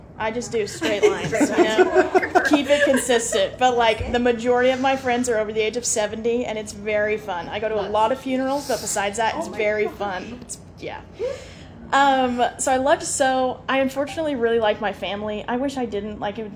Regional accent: Spanish Fork, Utah, United States; also born or lived in Salem; I grew up in Spanish Fork until I was about 14. Then I moved to Salem. Please don't take that into advisement. That wasn't my choice. So I love Spanish Fork.

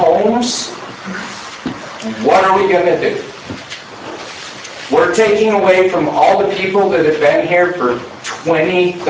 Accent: Harriman, Utah, United States; moved away as an adult; I moved here 10 months ago from Harriman, Utah. If you guys know Harriman, Utah, it was a small town when I grew up there 37 years ago. Now it is a big city.

